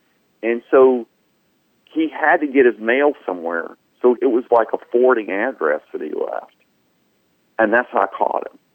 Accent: Eunice, Louisiana, United States; He's from my hometown, Eunice, Louisiana.

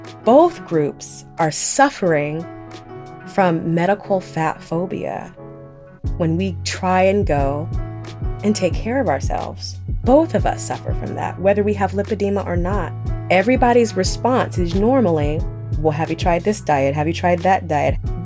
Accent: Oakland, California, United States; I'm from Oakland. I know real trolls.

